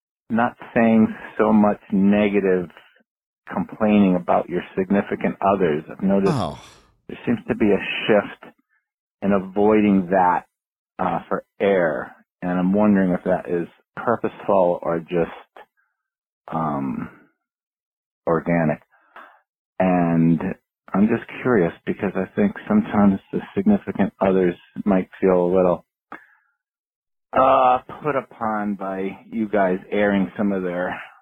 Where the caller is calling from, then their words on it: Brantford, Connecticut, United States; Hey, Mike. … from Brantford, Connecticut again.